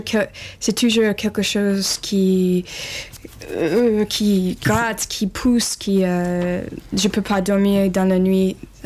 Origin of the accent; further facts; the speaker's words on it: United States; French is a second language; C'est juste peut-être parce que je suis une américaine